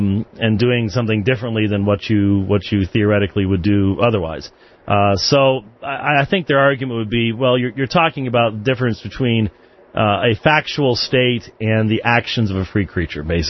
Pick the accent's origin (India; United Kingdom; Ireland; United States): United Kingdom; accent: British; Now, see, I don't know why people mock my British accent, because, you just said Peter.